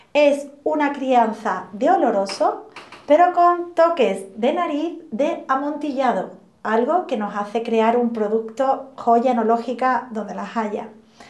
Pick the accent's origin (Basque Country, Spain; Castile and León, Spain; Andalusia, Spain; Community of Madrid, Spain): Andalusia, Spain; Huelva; Yo soy de Huelva, ya lo he comentado antes, de familia bodeguera.